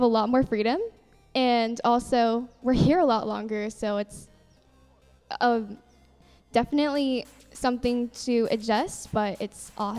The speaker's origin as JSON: {"language": "English", "town": "Roseville", "region": "California", "country": "United States", "said": "I'm 14 years old. I am from Roseville, California, and I've been coming to EHC for 5 years."}